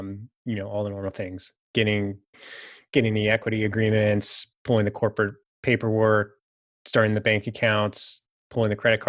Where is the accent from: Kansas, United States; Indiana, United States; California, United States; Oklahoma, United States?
California, United States; Saratoga; my dad bought the house when I was born in Saratoga, California for something like $100,000.